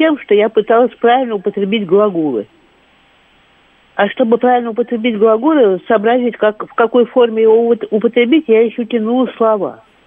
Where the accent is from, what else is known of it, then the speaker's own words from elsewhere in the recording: Russia; Я говорю, нет, ну что, мы из России.